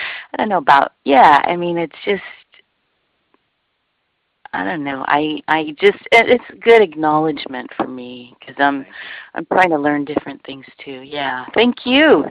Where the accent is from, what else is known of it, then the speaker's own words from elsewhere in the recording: Hawaii, United States; you know, I'm from Hawaii, and you're talking about Ho'oponopono